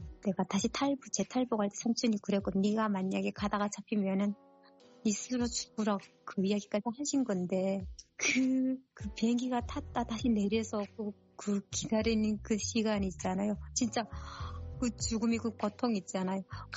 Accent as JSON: {"language": "Korean", "country": "North Korea", "accent": "North Korean dialect", "lives_now": "South Korea", "said": "저 면접하는 과정에 제가 북한 사투리가 나왔나 봐요. 그러니 중국 사람인가 그러더라고요. 그래서 저보고 교포는 안 쓴다 하더라고요. 교포가 아니고 세토민입니다."}